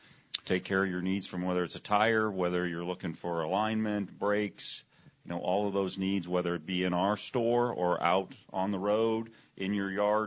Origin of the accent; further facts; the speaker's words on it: Akron, Ohio, United States; Well, I grew up in Akron, Ohio, and my grandfather was a tire builder for the Firestone Tire and Rubber Company.